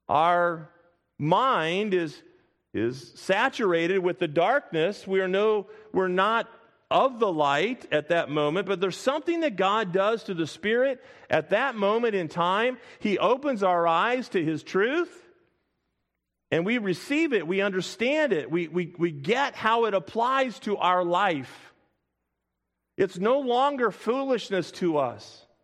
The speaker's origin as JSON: {"language": "English", "region": "Midwest", "country": "United States", "moved": "as an adult", "lives_now": "Pennsylvania, United States", "said": "When Kathy and I moved from the Midwest to out this way here to Pennsylvania, it was a bit of a culture shock for us."}